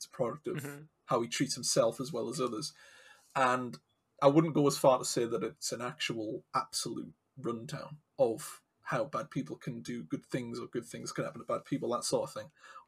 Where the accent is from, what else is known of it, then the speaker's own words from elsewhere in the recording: United Kingdom; coming from the UK, you know, I'm not from Scotland, but I have visited a couple of times.